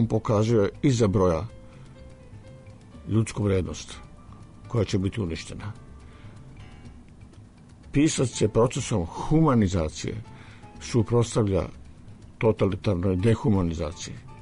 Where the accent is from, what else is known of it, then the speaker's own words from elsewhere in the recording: Czechia; Serbian is a second language; u mom rodnom gradu u Češkoj je poznajem porodice koje su tako stradale.